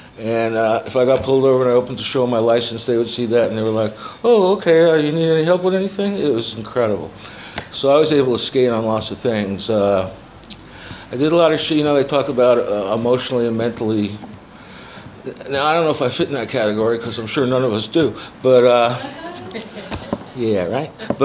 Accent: Yonkers, New York, United States; also born or lived in Bronx; So I was born in New York. Our families lived together. We moved from the Bronx to Yonkers

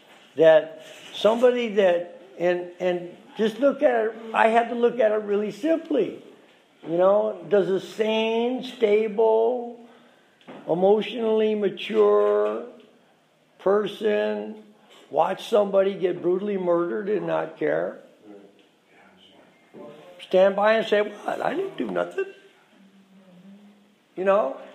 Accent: Scotland, United Kingdom; I'm a Scotsman.

